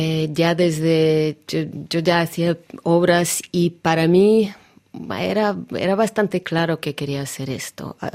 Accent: Russia; Spanish is a second language; no paraba de decirle, soy rusa, porque él no comprendía de dónde venía.

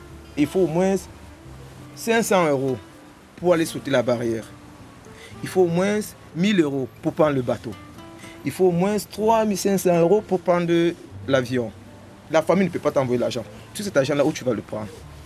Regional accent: Cameroon; now in Algeria; Je viens du Cameroun et je suis un migrant en Algérie. Voilà, ça fait presque 11 ans que je suis au Maghreb, mais ça fait 8 ans que je vis en Algérie.

